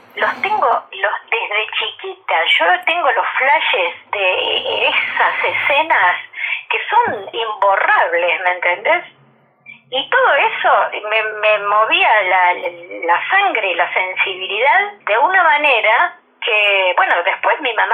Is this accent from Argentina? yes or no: yes; Capitán Sarmiento, Buenos Aires Province, Argentina; born there; Yo nací en Capitán Sarmiento